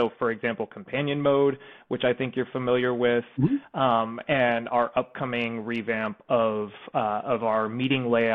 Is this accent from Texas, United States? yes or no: yes; Texas, United States; also born or lived in Kansas; now in New York, United States; I was born in Kansas. Grew up in Texas, went to school in North Carolina, lived in Georgia, Atlanta, Georgia for a little while after